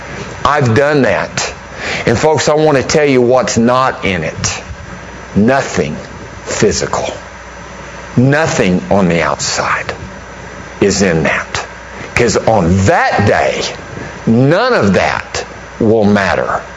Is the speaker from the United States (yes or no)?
yes; New Mexico, United States; Now, I'm from New Mexico, so I may need some help spelling.